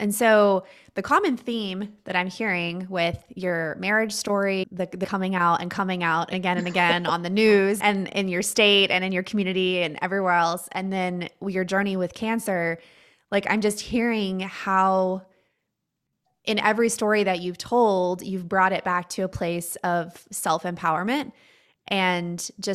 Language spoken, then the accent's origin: English; Canyon, Texas, United States; And so I grew up in Canyon, and my stepdad wanted us to go to Canyon schools and because they were better than Hereford schools.